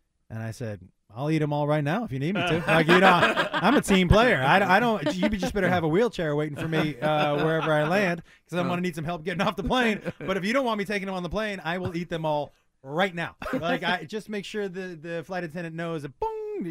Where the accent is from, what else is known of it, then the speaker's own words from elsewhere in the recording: Amherst, Massachusetts, United States; You know, I grew up out here. I grew up in Amherst.